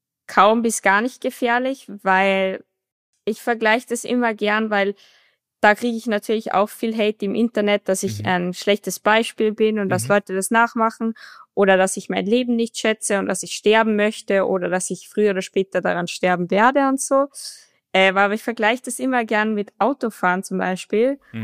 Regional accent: Austria; Ja, schon, weil ich bin Österreicherin

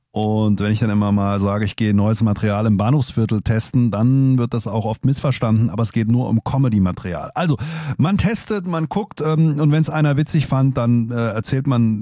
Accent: Hesse, Germany; da sind wir Hesse all weg, sind wir all fort

